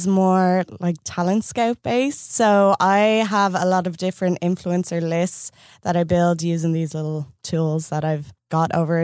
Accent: Ireland; moved away; So then I moved here from Ireland 9 months ago and I started working with a company called Media Leaders.

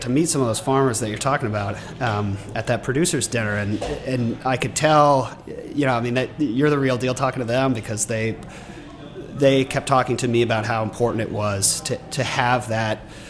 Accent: Vermont, United States; I come from Vermont, the dairy state

